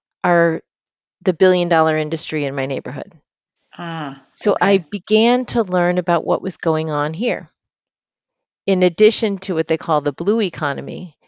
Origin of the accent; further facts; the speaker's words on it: Buffalo, New York, United States; Buffalo is my hometown. So when I say I returned to Buffalo, I also went to law school in Buffalo.